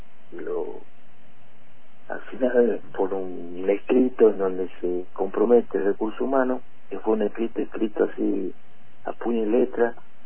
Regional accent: San Miguel de Tucumán, Tucumán, Argentina; Tucumán, capital, sí.

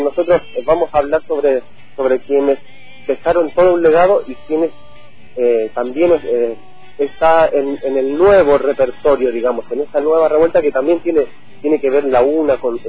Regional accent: Chile; yo que soy chileno, digamos, entonces tengo todo un repertorio así de música chilena

